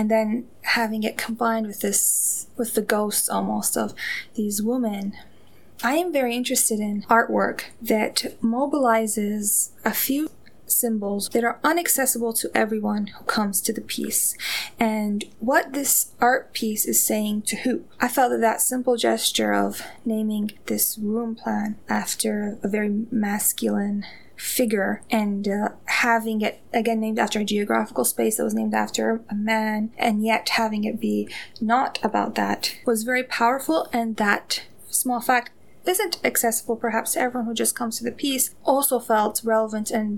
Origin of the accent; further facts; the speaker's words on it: Damascus, Damascus Governorate, Syria; now in Twin Cities, United States; installation artist here in the Twin Cities. I grew up in Damascus, Syria, and was dislocated here in 2011.